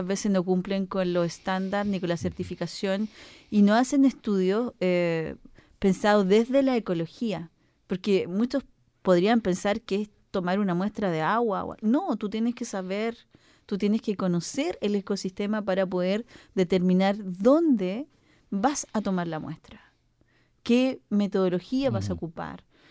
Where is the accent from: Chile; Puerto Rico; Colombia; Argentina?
Chile; no solamente como sornina, sino como chilena